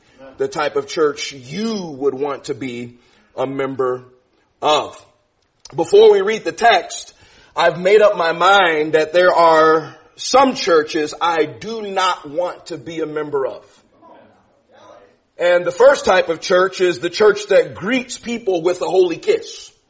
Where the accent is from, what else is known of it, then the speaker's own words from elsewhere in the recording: Chicago, Illinois, United States; I'm from Chicago.